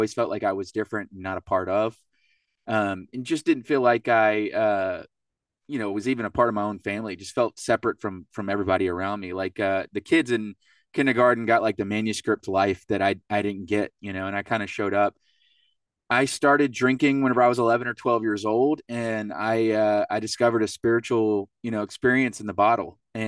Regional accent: Hutto, Texas, United States; I'm hailing from Hutto, Texas. I don't fault you for not being able to pronounce it because nobody can. It's a suburb outside of Austin, Texas.

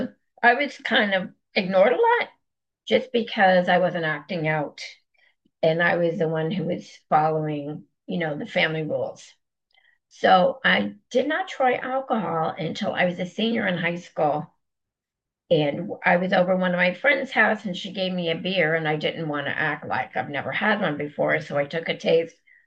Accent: Connecticut, United States; I grew up in Connecticut, my dad worked for IBM. We had like a big, nice home

